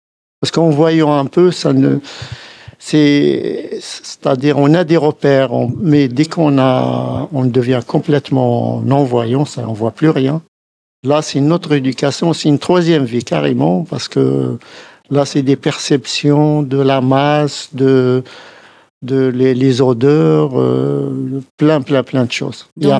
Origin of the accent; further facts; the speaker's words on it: Algiers, Algiers Province, Algeria; ma famille, je viens d'Alger. Ma famille, elle est en Algérie.